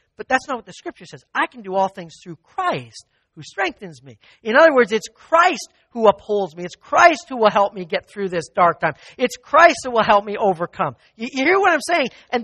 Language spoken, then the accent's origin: English; Canada; moved away; when I moved from Canada, I figured I'd never have to climb a ladder again.